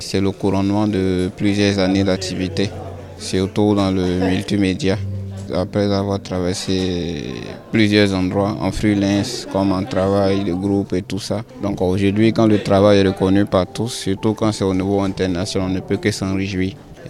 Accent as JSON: {"language": "French", "country": "Côte d’Ivoire", "said": "En chez nous, en Côte d'Ivoire, les femmes font plusieurs boulots"}